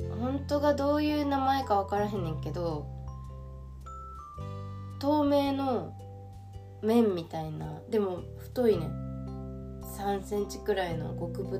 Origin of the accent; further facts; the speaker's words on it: Sichuan, China; 四川出身やから。